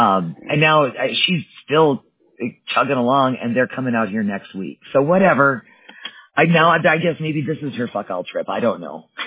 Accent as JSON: {"language": "English", "region": "Wisconsin", "country": "United States", "tie": "born or raised there", "said": "I grew up in Wisconsin, which is where my mom lives and dad."}